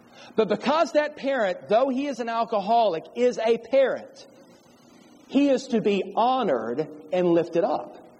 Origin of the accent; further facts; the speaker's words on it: Mississippi, United States; now in Kentucky, United States; You're not the Deep South. I grew up in Mississippi. Mississippi is the Deep South.